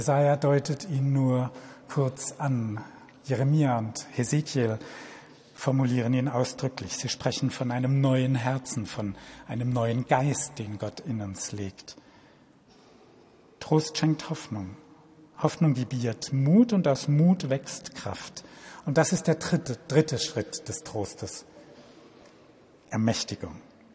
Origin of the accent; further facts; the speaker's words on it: Karlsruhe, Baden-Württemberg, Germany; born there; an die großherzogliche Regierung in Karlsruhe adressiert, meine Geburtsstadt.